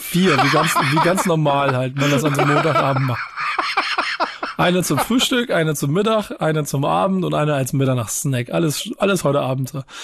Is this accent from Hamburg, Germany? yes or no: yes; Hamburg, Germany; Ich bin in Hamburg geboren, auch dann ein paar Jahre groß geworden. Dann bin ich familiärbedingt in den Süden von Hamburg gezogen